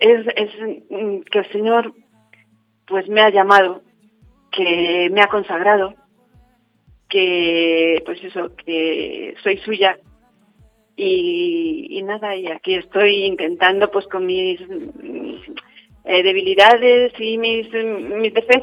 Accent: Valdepeñas, Castilla-La Mancha, Spain; also born or lived in Madrid; now in Ciudad Real, Spain; soy de Valdepeñas, yo nací y me crié en Valdepeñas, aunque mis padres eran de Santa Cruz de Mudela. Llevo aquí en Ciudad Real ahora 8 años, casi toda el resto de mi vida pues lo he pasado en Madrid

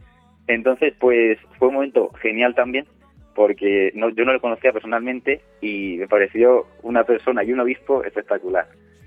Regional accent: Miguelturra, Castilla-La Mancha, Spain; yo soy de Miquel Turra

